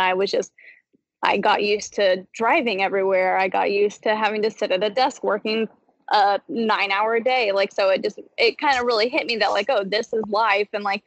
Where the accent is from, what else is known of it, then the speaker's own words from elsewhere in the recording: Indiana, United States; I grew up in Indiana. So everything out there is nice and green and roomy and all the people, they have that Southern hospitality